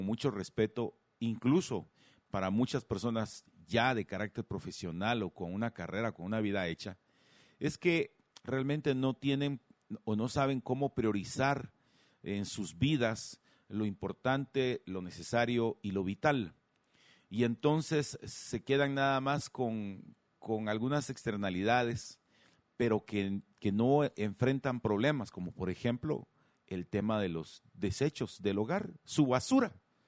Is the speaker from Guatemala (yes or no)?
yes; Guatemala; usted y yo como guatemaltecos